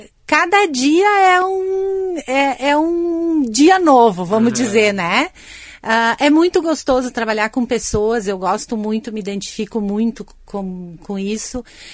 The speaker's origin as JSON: {"language": "Portuguese", "town": "Ibiraiaras", "region": "Rio Grande do Sul", "country": "Brazil", "tie": "born or raised there", "also_born_or_lived": "Paraná", "said": "A minha família é de Ibiraiara, Júnior. Eu sou natural de Ibiraiaras. Eu fiquei 14 anos no Paraná, em função de trabalho, e também em função, né, de trabalho, a gente voltou para a nossa terra aqui, que eu considero Lagoa Vermelha já nossa terra."}